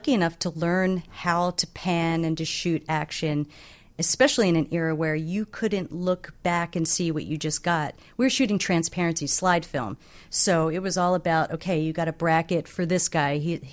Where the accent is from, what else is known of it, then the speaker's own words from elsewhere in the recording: Philadelphia, Pennsylvania, United States; Yeah, I grew up in Philadelphia.